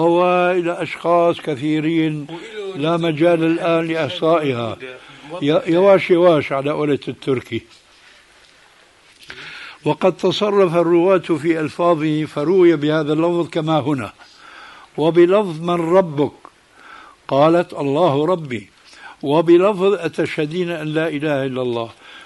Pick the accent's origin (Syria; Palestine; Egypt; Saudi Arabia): Syria; كما يقولون عندنا في الشام